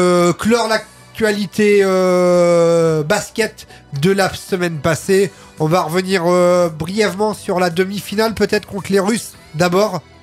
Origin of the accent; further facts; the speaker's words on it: France; Alors, justement, en tant que bon Français